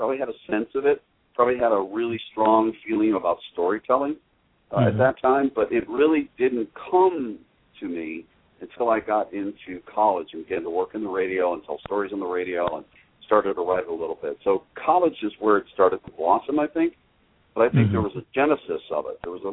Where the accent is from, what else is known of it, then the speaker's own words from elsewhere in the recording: Pennsylvania, United States; Well, basically, I grew up in Western Pennsylvania. Came up in a very strong Irish Catholic my mother was English background, a very, Anglo-Saxon lifestyle, middle class